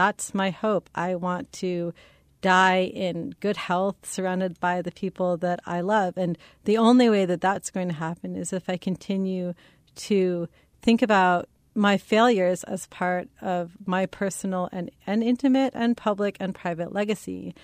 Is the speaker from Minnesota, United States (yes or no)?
no; San Francisco, California, United States; now in Kansas City, United States; My parents are from the East Coast and I grew up in San Francisco. I moved to Kansas City thinking that I would immediately go to either coast.